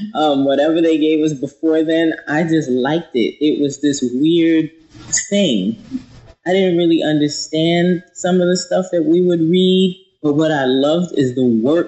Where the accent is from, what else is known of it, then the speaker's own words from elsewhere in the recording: Queens, New York, United States; Oh, I'm from Queens, New York.